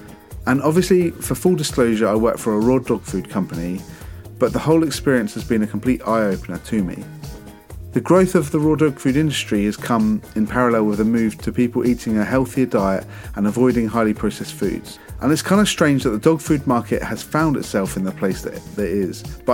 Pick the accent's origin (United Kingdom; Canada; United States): United Kingdom; accent: British; so with my silky British accent, I can come a bit unstuck